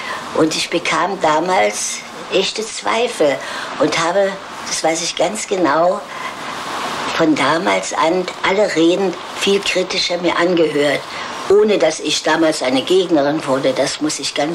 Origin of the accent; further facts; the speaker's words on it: Germany; Jetzt werden Sie mich fragen, warum ich nicht weggegangen bin aus Deutschland. Ja, wissen Sie, ich liebte meine Heimat